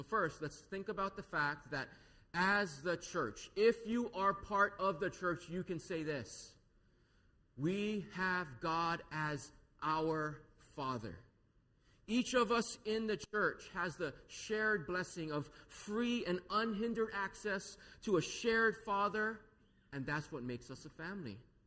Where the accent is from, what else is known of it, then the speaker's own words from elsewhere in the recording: Hawaii, United States; I loved growing up in Hawaii, and one of the reasons for that is because of the generally affectionate and warm family atmosphere that we have here.